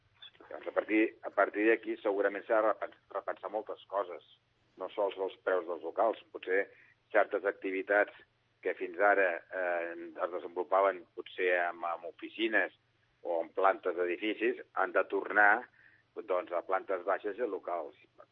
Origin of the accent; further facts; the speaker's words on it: Sant Cugat del Vallès, Catalonia, Spain; sóc un enamorat de Sant Cugat, sóc dels que crec i reivindico l'orgull santcugatenc, però això potser no és mèrit perquè meus pares i meus avis tots són d'aquí Sant Cugat